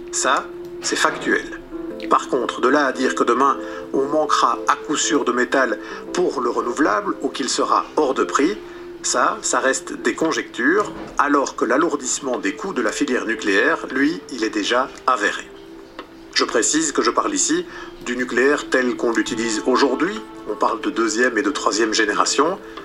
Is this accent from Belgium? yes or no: yes; Belgium; j'ai pris rendez-vous avec l'un des spécialistes du nucléaire chez nous en Belgique.